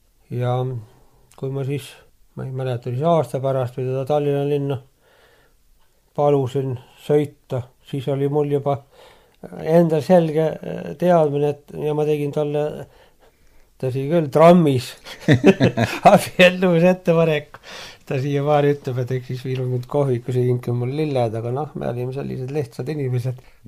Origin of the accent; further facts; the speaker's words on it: Hiiu County, Estonia; sest ta teadas, et mina olen Hiiumaalt.